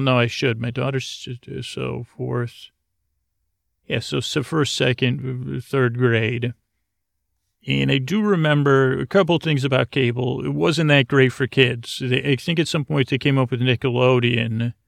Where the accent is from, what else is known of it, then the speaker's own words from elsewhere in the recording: Syracuse, New York, United States; I'm the oldest of six kids. I grew up in Syracuse, New York.